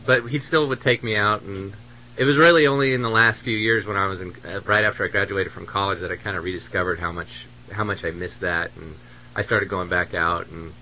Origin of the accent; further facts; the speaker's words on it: California, United States; my background is I grew up in Siskiyou County. I'm a local kid, and my whole family more or less was from here.